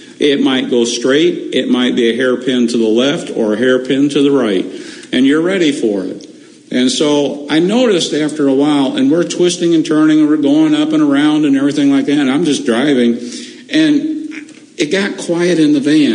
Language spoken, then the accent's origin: English; Michigan, United States; also born or lived in West Virginia; I wasn't a Michigan driver. I went back to being a West Virginia driver. And I grew up in Michigan.